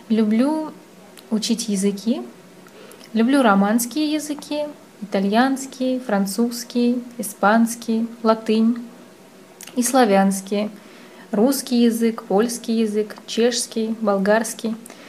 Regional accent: Saint Petersburg, Russia; мне 24 года, я из Санкт-Петербурга.

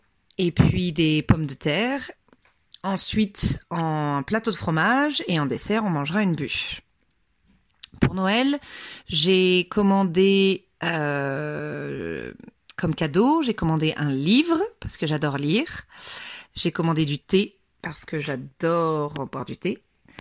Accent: France; j'ai 38 ans et je suis française.

